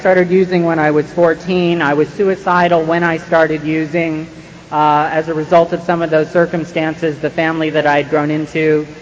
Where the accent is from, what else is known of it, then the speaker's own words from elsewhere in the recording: San Francisco, California, United States; and I grew up in San Francisco where I still live and where I used and where I got clean.